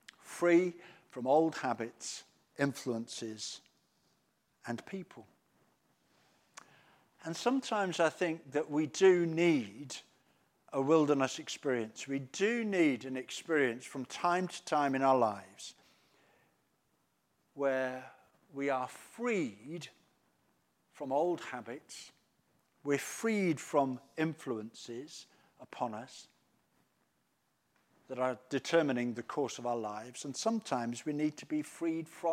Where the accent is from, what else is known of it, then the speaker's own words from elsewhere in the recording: Sutton Coldfield, West Midlands, United Kingdom; I was brought up in Sutton Coldfield, in just north of Birmingham.